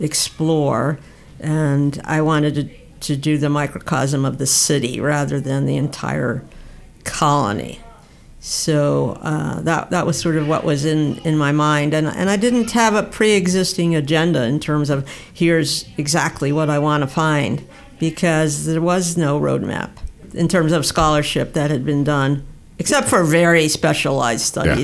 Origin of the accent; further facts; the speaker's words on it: Manhattan, New York, United States; also born or lived in New England / California / Denver, United States; I haven't lived there in a long, long time, okay. But I grew up in Manhattan and suburban New York, and went to school in New England and then in California, and then went off to Denver to teach.